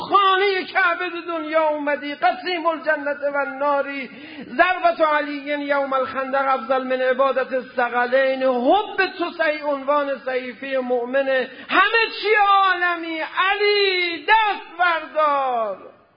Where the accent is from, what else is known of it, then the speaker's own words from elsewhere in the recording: Iran; first language Persian; من ایرانی تر که نمیشم، چرا برم زیر بارون تر میشم، میشم ایرانی تر. و الا من یه بار ایرانی شدم همون لحظه ای که به دنیا اومدم دیگه جون به جونم کنی من ایرانیم دیگه